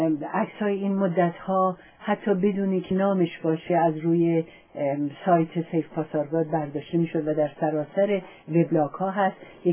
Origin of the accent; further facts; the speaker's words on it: Iran; من به عنوان یک ایرانی سپاسگزارم از ایشون